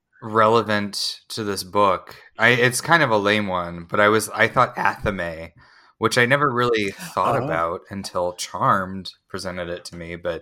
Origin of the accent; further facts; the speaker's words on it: St. Louis, Missouri, United States; I am from St. Louis.